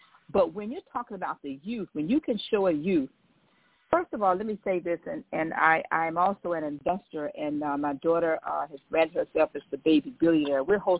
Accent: Riviera Beach, Florida, United States; from Riviera Beach, born and raised in Riviera Beach, and went to Florida Memorial, got an undergraduate degree in accounting

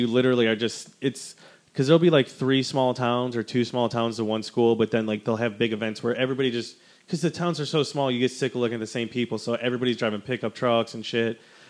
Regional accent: Wisconsin, United States; No, I grew up in Wisconsin. We were starved

